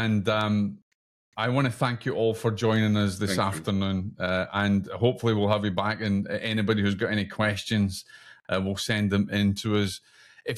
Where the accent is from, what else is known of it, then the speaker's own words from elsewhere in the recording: Scotland, United Kingdom; And as a Scotsman, I've learned to say Legionella pneumophila instead of Legionella pneumophila, which is what I would say in Scottish.